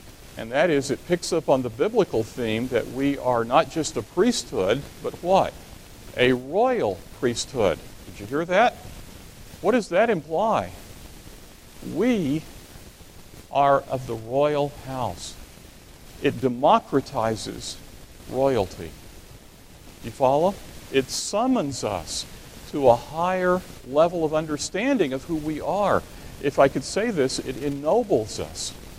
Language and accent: English; Texas, United States; I come from Texas, and you know how we feel about the rest of you